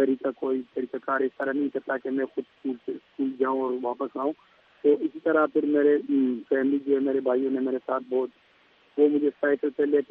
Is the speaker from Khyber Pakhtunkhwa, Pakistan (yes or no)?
yes; Mardan, Khyber Pakhtunkhwa, Pakistan; اور میرا تعلق مردان شہر سے ہے